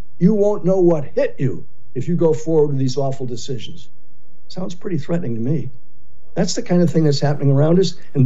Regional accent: New York, United States; when I was a kid, back in the 50s, actually the 40s and the 50s, we used to have a parade down the street. My dad was the senior officer in that little town in upstate New York

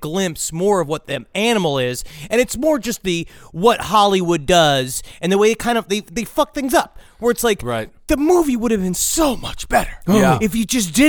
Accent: Poland; But he was the Polish warrior that my home country needed in the 30s.

